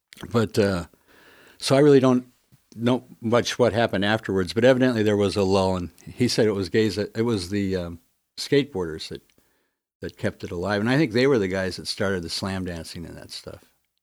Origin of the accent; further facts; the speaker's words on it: Santa Ana, California, United States; So did I. I grew up in the South Santa Ana by Memorial Park.